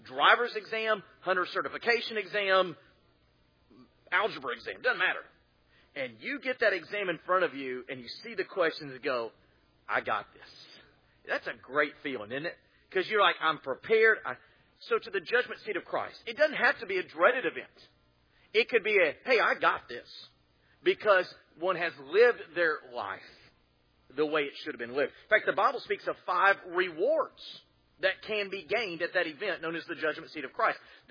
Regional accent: Texas, United States; You know, I grew up in Texas where A&M had that huge bonfire.

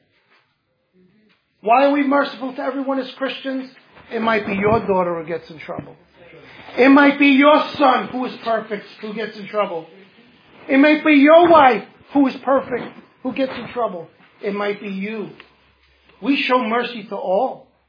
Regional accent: New York, United States; Wow, this guy is from New York. Yeah, I'm from New York. Yes, I'm a minister of the gospel.

